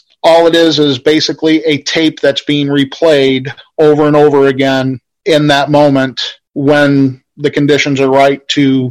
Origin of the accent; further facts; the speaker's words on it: Illinois, United States; You know, the first settlers in my hometown were here in 1850. Larry and I actually in my local cemetery found a burial that was from 1817. Now, Illinois didn't become a state until 1818.